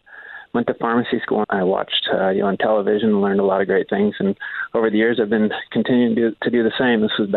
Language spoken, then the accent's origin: English; Florida, United States; now in Vermont, United States; Well, that's why I moved to Vermont. I grew up in Florida, but, you know, I needed to find my way to some mountains, and so it's fantastic.